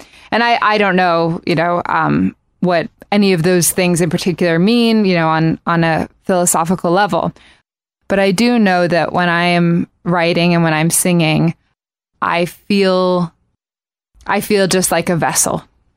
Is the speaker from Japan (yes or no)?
yes; Japan; So I grew up in Japan, and it was the thing to do was to go to karaoke bars